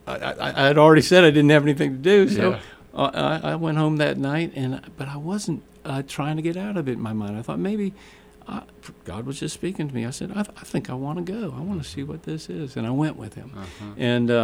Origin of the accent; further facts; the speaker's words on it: Atlanta, Georgia, United States; I grew up in Atlanta, you know, as a Catholic, and all my friends were Catholic.